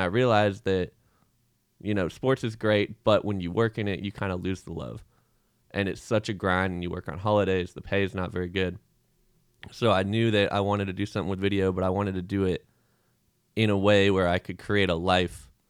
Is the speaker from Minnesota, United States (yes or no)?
no; Seattle, Washington, United States; also born or lived in Arizona; yeah, well, I'm from Seattle originally. Mariner sweatshirt, you know, got to rep it.